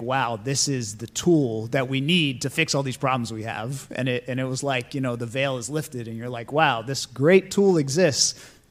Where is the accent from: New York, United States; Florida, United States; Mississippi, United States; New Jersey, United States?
Florida, United States; I've been a journalist for about 20 years. I grew up in Florida.